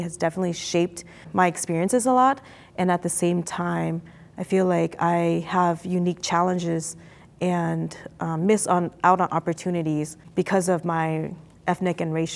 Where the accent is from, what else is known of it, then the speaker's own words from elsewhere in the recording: Minneapolis, Minnesota, United States; So I grew up mostly in North Minneapolis, and my parents are refugees from Thailand, Laos area.